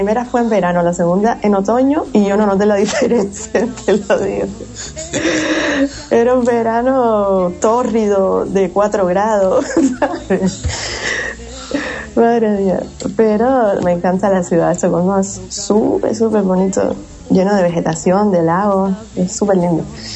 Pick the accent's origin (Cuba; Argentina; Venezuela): Cuba; Guanabacoa, Havana; born there; Guanabacoa, que es la zona donde yo nací